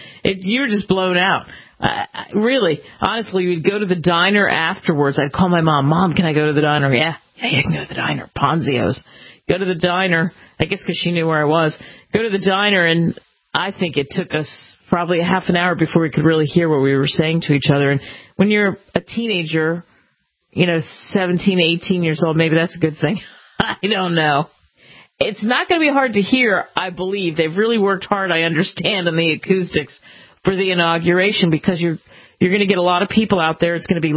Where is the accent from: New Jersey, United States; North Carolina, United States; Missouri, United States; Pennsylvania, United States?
New Jersey, United States; Cherry Hill; Used to be a place, I grew up in Cherry Hill, New Jersey, and it was used to be the Latin Casino